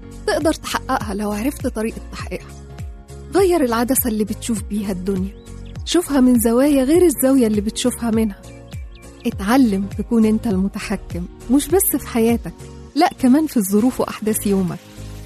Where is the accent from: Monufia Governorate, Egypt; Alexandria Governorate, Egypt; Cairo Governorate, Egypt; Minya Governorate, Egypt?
Cairo Governorate, Egypt; Cairo; من القاهرة